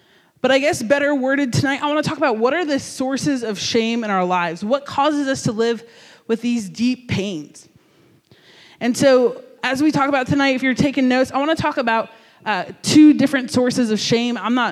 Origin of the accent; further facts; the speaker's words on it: New Jersey, United States; Okay, I grew up in New Jersey, so there's like a whole separate room for all of like your outdoor stuff because it's really cold and miserable.